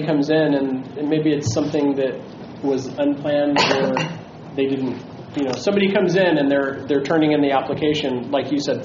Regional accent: California, United States; I grew up in Southern California, so I'm uninformed on this.

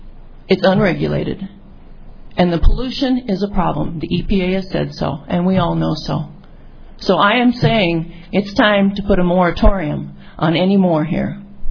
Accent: Huxley, Iowa, United States; I'm from Huxley.

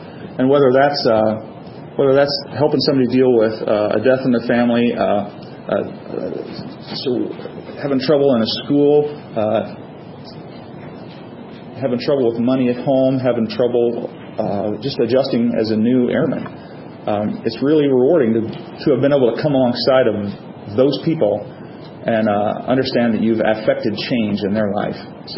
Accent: Iowa, United States; I was born in Appaloosa County, spent most of my childhood in Davis County, all southeastern Iowa and rural southeastern Iowa.

